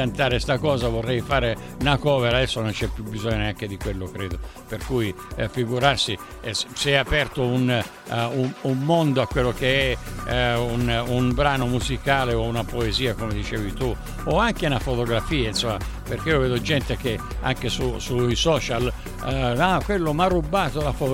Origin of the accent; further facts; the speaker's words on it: Sicily, Italy; io sono siciliano per cui d'estate naturalmente andavo in Sicilia a casa